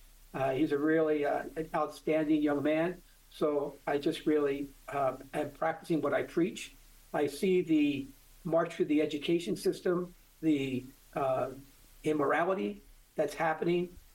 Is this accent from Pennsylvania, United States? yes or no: yes; King of Prussia, Pennsylvania, United States; I grew up in King of Prussia, Pennsylvania, Valley Forge. That's literally my backyard where I grew up.